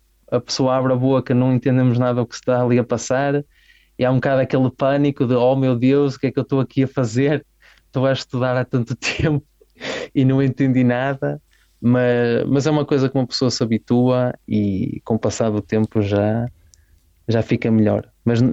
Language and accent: Portuguese; Braga, Portugal; moved away; volto a Portugal e começo a ouvir o português mesmo, especialmente chego a Braga e começo a ouvir o meu sotaque, sinto-me em casa, mais à vontade.